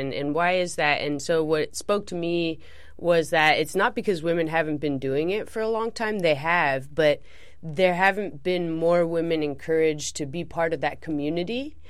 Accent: Dana Point, California, United States; I grew up down south in Dana Point, South Orange County, and it's a total beach town.

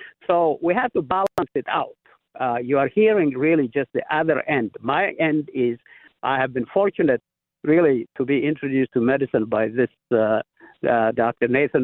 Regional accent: Ethiopia; now in United States; I'm originally from Ethiopia.

